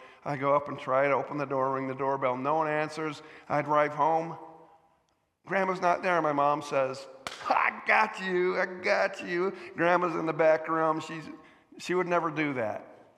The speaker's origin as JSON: {"language": "English", "region": "New York", "country": "United States", "tie": "born or raised there", "said": "It's not narrow-minded to hop on a plane to fly to my hometown near Buffalo, New York."}